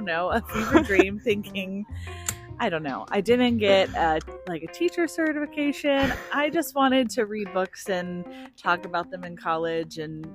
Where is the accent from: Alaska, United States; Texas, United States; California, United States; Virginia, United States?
Texas, United States; Sugar Land; I'm a Texas native. I grew up in Sugarland, went to Texas A&M for college, moved back home as most millennials did after college.